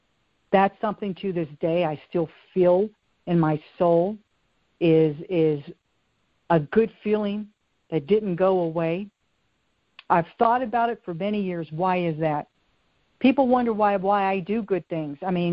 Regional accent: Benton, Virginia, United States; I always thought as a poor little girl growing up in Benton, Virginia

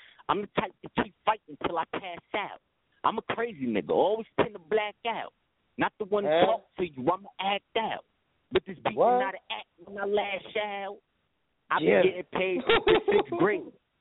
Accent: New Jersey, United States; Yeah, man, I'm chilling right now over here in Florida, but I'm from Jersey, nigga.

